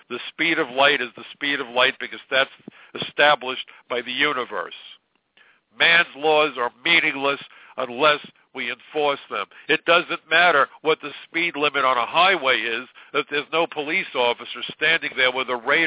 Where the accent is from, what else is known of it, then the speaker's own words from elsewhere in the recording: New York, United States; As a New Yorker, the ashes landed on my neighborhood, landed on me, landed on my home